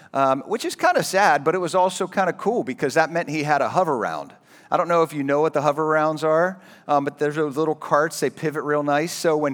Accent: Pennsylvania, United States; I'm from Western PA. You can boo if you want to, but let it go.

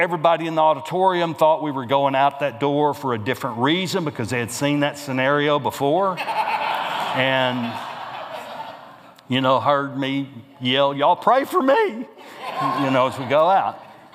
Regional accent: Groves, Texas, United States; I grew up in Groves, Texas, and met my wife here

